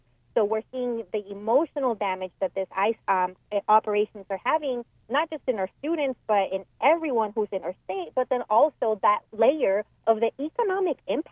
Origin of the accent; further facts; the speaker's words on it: North Carolina, United States; So I'm from the Triangle.